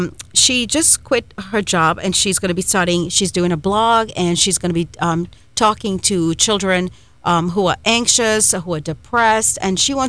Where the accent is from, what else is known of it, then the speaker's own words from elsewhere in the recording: Trinidad & Tobago; I grew up in Trinidad and Tobago, where we do have universal healthcare as well.